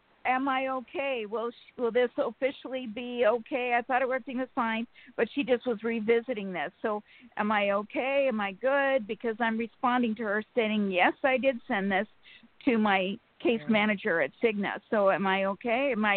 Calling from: Sacramento, California, United States; from Sacramento.

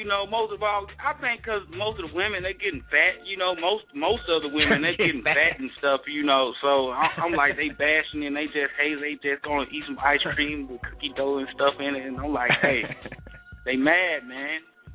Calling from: Shreveport, Louisiana, United States; 318 is Monroe, Shreveport, Louisiana area.

